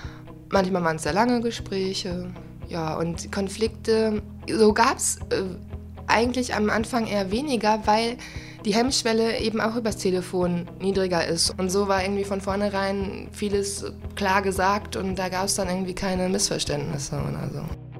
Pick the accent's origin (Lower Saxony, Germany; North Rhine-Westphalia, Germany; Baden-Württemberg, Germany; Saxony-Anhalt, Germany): North Rhine-Westphalia, Germany; Herford; now in Cologne, Germany; und ich komme nicht ursprünglich aus Köln. Meine Familie wohnt in Herford bei Bielefeld.